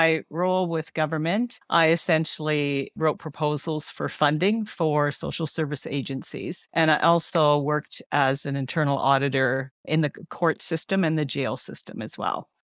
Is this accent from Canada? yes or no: yes; Ontario, Canada; I'm from Canada. So I live in St. Mary's, which is a small town in southwestern Ontario. We're about 2 hours west of Toronto